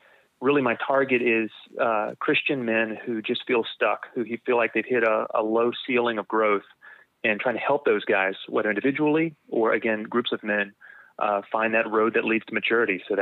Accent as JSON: {"language": "English", "town": "Covington", "region": "Louisiana", "country": "United States", "tie": "born or raised there", "also_born_or_lived": "United Kingdom", "said": "Yeah, so I grew up in South Louisiana. That's my home outside New Orleans, town Covington. For about 10 years, I was in the UK as a pastor."}